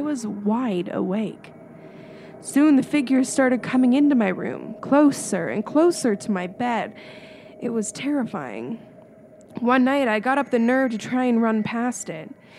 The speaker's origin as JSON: {"language": "English", "region": "Florida", "country": "United States", "tie": "born or raised there", "said": "Growing up in Florida, a shady, cool lake was welcome. My grandma even lived next door to us, and it was nice to have her close by."}